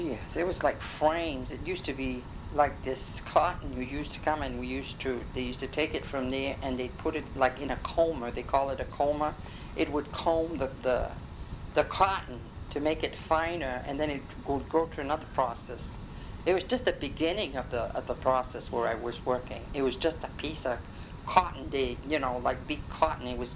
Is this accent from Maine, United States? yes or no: yes; Lewiston, Maine, United States; I was born in Lewiston, and my date is I was born August 4th, 1934.